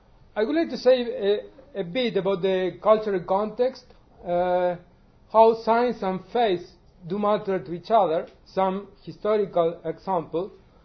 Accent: Argentina; English is a second language; As you are already aware, I'm from Argentina, from my accent.

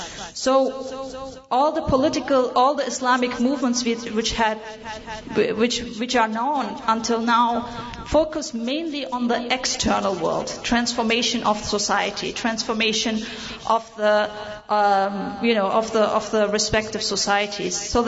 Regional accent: Germany; I was born and raised in Germany. So I have multiple background. My parents, traditional Muslims who immigrated to Germany in the 1970s

